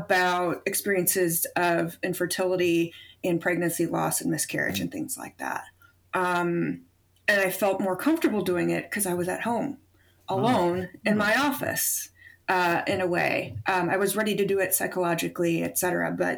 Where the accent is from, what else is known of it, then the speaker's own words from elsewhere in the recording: St. Louis, Missouri, United States; Even though I grew up in St. Louis, which also has a history with aerospace, there was a lot I didn't know.